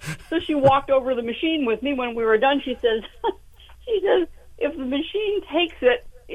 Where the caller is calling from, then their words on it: Maine, United States; Yeah, I'm calling from Maine.